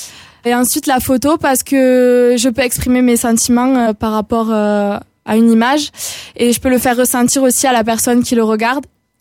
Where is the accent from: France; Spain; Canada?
France; Albi, Occitanie; now in Villefranche-de-Rouergue, France; j'ai 19 ans et j'habite à Villefranche de Rouergue. Je suis originaire d'Albi.